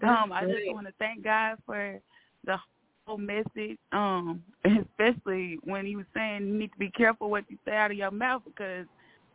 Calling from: Arkansas, United States; from Arkansas.

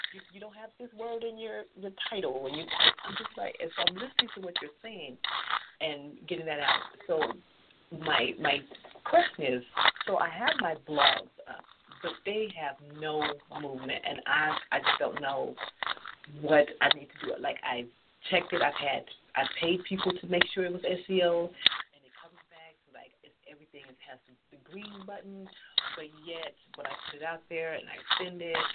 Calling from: Columbus, Ohio, United States; Okay, I'm from Columbus, Ohio.

